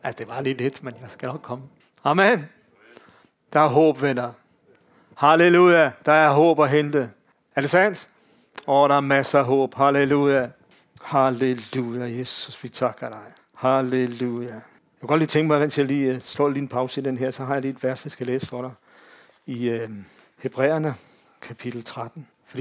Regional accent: Glostrup, Capital Region of Denmark, Denmark; Hun boede ude i Brøndby Øst, og vi er fra Glostrup. Det var ikke så langt fra hinanden.

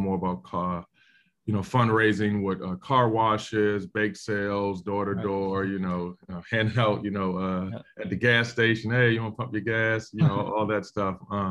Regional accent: Washington, District of Columbia, United States; So I grew up in Washington, D.C. in the inner city, specifically the Clifton Terrace projects, really notorious for crime and drugs.

